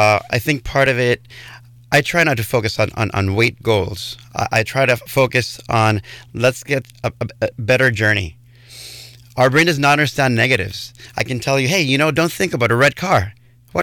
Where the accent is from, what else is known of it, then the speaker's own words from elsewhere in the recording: Puerto Rico; I'm from Puerto Rico.